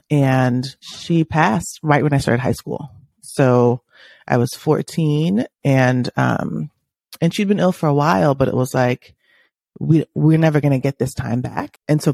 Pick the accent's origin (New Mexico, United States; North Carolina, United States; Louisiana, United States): Louisiana, United States; Like when I was growing up in Louisiana, almost every joke about Louisiana is about your Frenchy name, about your Frenchy accent.